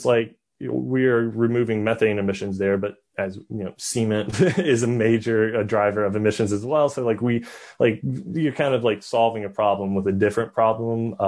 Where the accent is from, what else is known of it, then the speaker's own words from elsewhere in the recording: North Carolina, United States; I'm from North Carolina, and we just it's just not a state that does a lot of natural gas or coal excavate